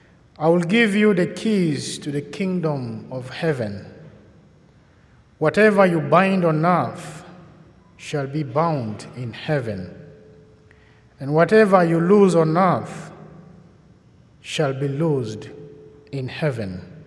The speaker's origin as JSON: {"language": "English", "town": "Yambio", "region": "Western Equatoria", "country": "South Sudan", "said": "I come from the Catholic Diocese of Tombora Yambio in South Sudan."}